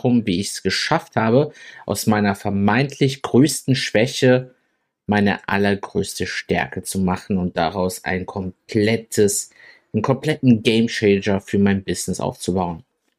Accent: Germany; dadurch, dass ich aber hier aufgewachsen bin in Deutschland und hier zur Schule gegangen bin

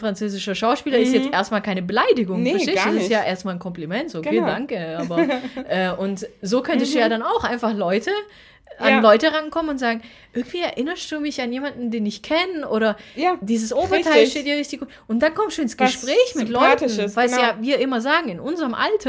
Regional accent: Stuttgart, Baden-Württemberg, Germany; ich komme auch aus Stuttgart.

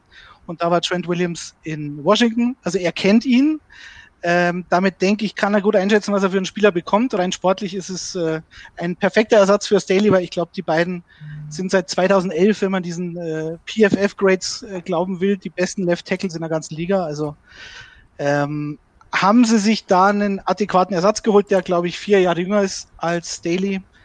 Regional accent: Bavaria, Germany; Das trinke ich sogar als Bayer gerne.

